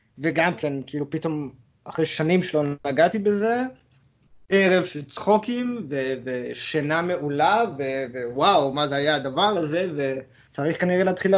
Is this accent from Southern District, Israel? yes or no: yes; Ashkelon, Southern District, Israel; אני גדלתי באשקלון, זה היה מאוד מאוד נוכח בסביבה